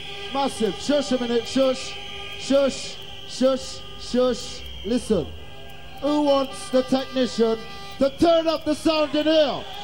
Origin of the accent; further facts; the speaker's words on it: Bristol, South West England, United Kingdom; Right, the DJ … … we're from Bristol. We're from Bristol.